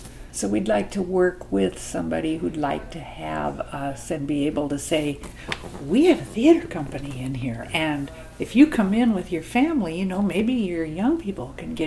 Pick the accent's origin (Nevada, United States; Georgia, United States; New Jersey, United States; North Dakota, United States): North Dakota, United States; I come from North Dakota, and even though I've got several drops of Muscogee Indian blood in me, I grew up in a predominantly white community.